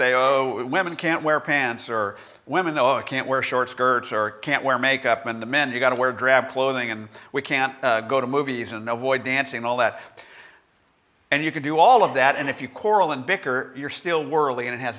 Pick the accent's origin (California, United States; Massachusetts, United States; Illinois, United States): California, United States; You know, we're all from California going, what's the problem here?